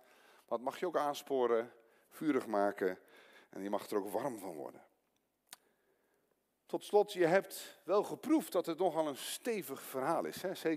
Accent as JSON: {"language": "Dutch", "town": "Ede", "region": "Gelderland", "country": "Netherlands", "said": "Ik kom uit Ede, wij doen aan bossen."}